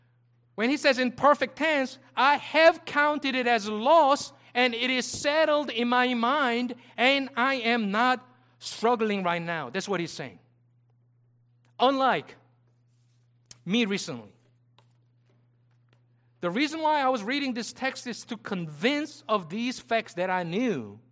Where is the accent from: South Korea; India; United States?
South Korea; moved away as an adult; Remember, I came from Korea to study here and go back.